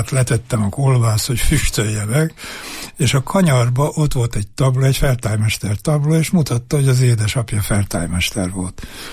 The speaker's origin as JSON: {"language": "Hungarian", "region": "Borsod-Abaúj-Zemplén", "country": "Hungary", "tie": "born there", "said": "édesanyám meg Borsod Szirákon tanított, így születtem én véletlenül Borsodon."}